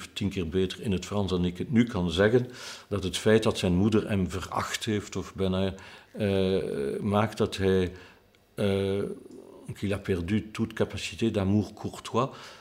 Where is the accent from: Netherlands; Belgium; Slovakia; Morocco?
Belgium; accent: Belgian; Op een bepaald moment sprak ik Frans als een Fransman. Nu ben ik weer 18 jaar hier in Brussel en mijn Belgisch accent moet u er maar bij nemen.